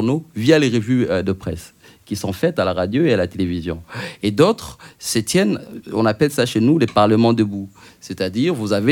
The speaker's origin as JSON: {"language": "French", "country": "DR Congo", "said": "chez nous en RDC"}